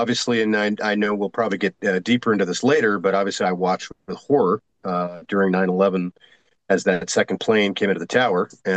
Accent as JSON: {"language": "English", "town": "Boston", "region": "Massachusetts", "country": "United States", "tie": "born or raised there", "also_born_or_lived": "New York", "said": "what I didn't know at the time is that the terrorists had used my hometown of Boston as a launching pad for their attack."}